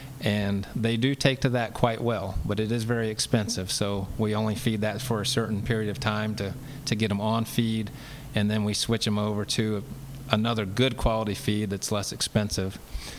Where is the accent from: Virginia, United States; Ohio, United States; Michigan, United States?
Virginia, United States; I'm originally from Virginia, so I went to Virginia Tech